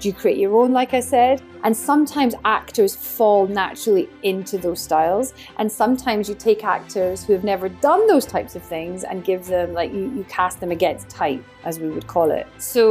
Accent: Scotland, United Kingdom; I have a lens of the world as a Scottish female of a certain age from a middle-class background.

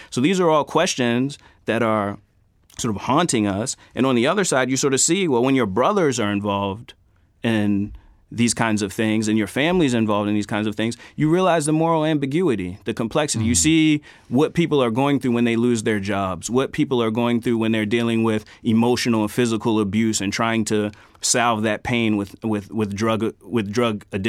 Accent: Baltimore, Maryland, United States; born there; I was born in Baltimore, and like a lot of people in the city, my family has had its fair share of contact with the criminal justice system.

